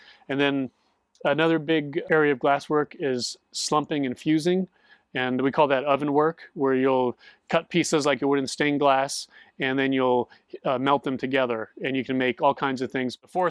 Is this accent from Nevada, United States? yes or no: yes; Las Vegas, Nevada, United States; I grew up in Las Vegas, Nevada. I went to University of Nevada, Las Vegas.